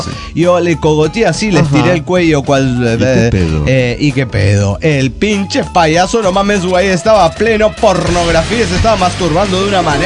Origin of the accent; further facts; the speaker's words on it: Huaraz, Ancash, Peru; de Huaraz, Perú.